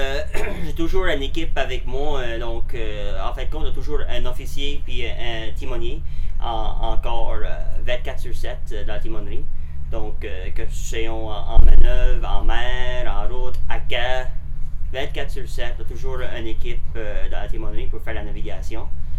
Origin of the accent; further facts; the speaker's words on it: Mavillette, Nova Scotia, Canada; Je viens de la Nouvelle-Écosse, d'un petit village appelé Mavillette, à la baie Sainte-Marie. C'est un petit village de pêcheurs. J'ai grandi sur l'eau.